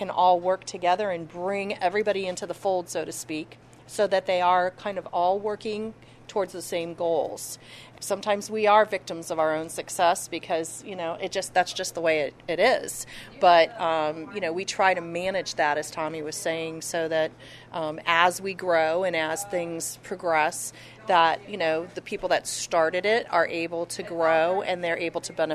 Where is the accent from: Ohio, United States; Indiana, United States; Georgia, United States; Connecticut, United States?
Ohio, United States; Galion; It's Galion, Ohio. Very small town in Ohio.